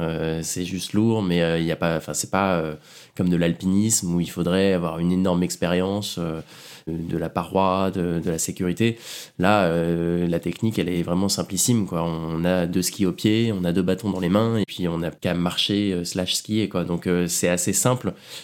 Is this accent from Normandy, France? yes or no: yes; Normandy, France; comme moi je suis de Normandie, je connais bien la pluie